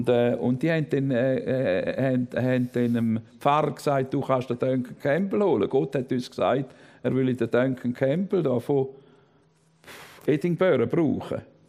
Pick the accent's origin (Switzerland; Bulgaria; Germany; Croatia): Switzerland; Ich bin ein Schweizer, ich habe noch nie gehört predigen.